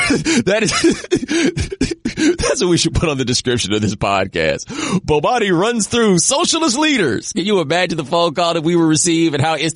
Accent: the South, United States; It's just, I'm from the South. We say it like

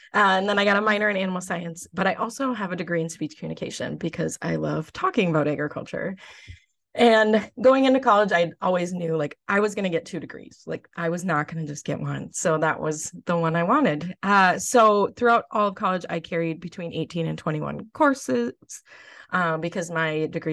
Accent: Lakeville, United States; So in high school, I told my mom, I was like, I might run for Miss Lakeville, my hometown.

